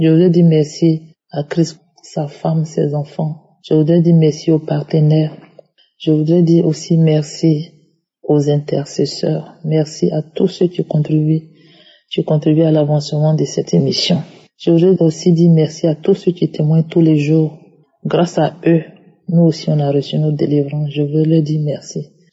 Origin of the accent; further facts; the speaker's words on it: Côte d’Ivoire; now in London, United Kingdom; Je suis une Ivoirienne résidant à Londres.